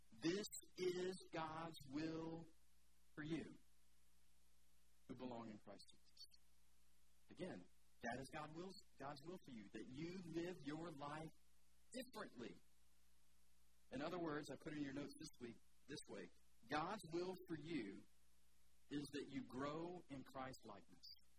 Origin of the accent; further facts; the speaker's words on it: Atlanta, Georgia, United States; If you're new here, I'm from Atlanta.